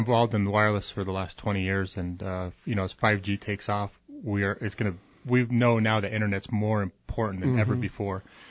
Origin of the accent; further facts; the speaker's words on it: Prescott, Arizona, United States; also born or lived in Chino Valley; So I was born in Prescott, and my parents came over here back in the early 80s, and we were born here in Prescott.